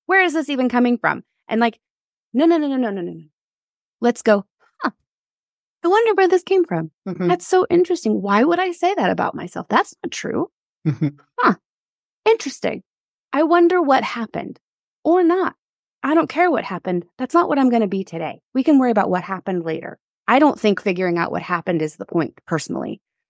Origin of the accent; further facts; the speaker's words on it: California, United States; now in New York, United States; I moved to New York. I grew up in California and moved to New York.